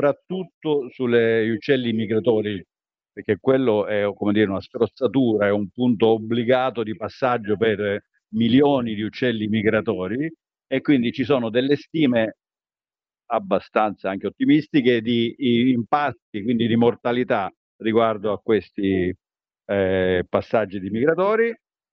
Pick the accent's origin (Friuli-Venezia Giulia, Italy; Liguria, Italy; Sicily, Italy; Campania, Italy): Sicily, Italy; punto di vista di un siciliano vi assicuro che condivido in pieno questo tipo di timore